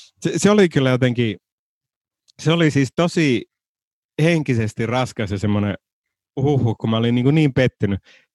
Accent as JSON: {"language": "Finnish", "town": "Iisalmi", "region": "North Savo", "country": "Finland", "moved": "as an adult", "lives_now": "Helsinki, Finland", "said": "jo Iisalmessa, mistä mä oon kotoisin"}